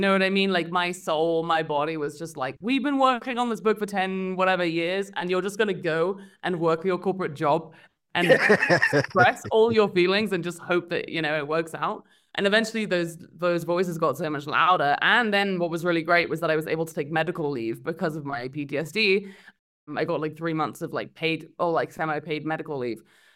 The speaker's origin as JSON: {"language": "English", "region": "London", "country": "United Kingdom", "tie": "born or raised there", "also_born_or_lived": "Philadelphia / San Francisco / New York", "moved": "as an adult", "lives_now": "Mexico City, Mexico", "said": "I was born in London. I lived there for 19 years. And then I moved to the US actually to go to university. And I lived in Philadelphia, San Francisco, and New York for about 8 years. And then I moved to Mexico City, where I live now."}